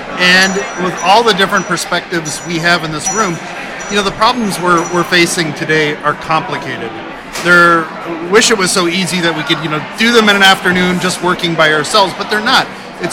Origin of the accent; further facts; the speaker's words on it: Bloomington, Indiana, United States; I grew up here in Bloomington, Indiana